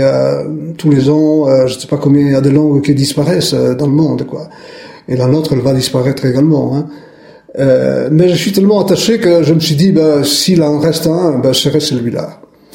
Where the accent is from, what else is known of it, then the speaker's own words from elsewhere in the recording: Friuli-Venezia Giulia, Italy; first language Friulian; Chez nous, en Frioulé, on dit la mère langue, la Marilyn.